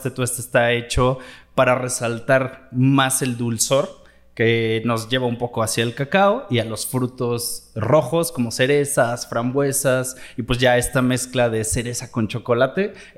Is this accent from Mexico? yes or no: yes; Querétaro, Mexico; born there; Mi origen, yo nací en Querétaro